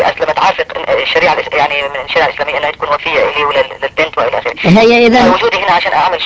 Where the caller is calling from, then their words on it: Algeria; من الجزائر.